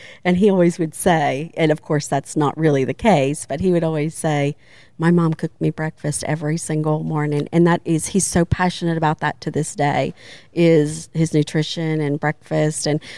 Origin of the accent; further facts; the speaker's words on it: Ohio, United States; moved away; when I moved here from Ohio originally.